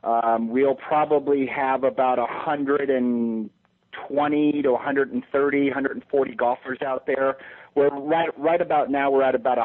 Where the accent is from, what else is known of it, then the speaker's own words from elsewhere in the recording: California, United States; I'm from the San Fernando Valley.